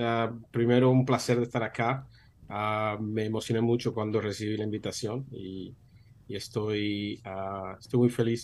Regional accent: Santo Domingo, Distrito Nacional, Dominican Republic; So, nací en Santo Domingo, en la capital, allá en República Dominicana. Básicamente me crié en la capital, diferentes lugares donde crecí la mayoría del tiempo fue en Los Ríos, ahí casi al lado de Intec.

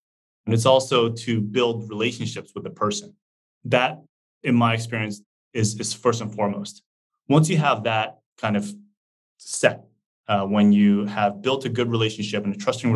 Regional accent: Japan; I'm from Japan, but working in Sony France, to bring unique value in my initial days.

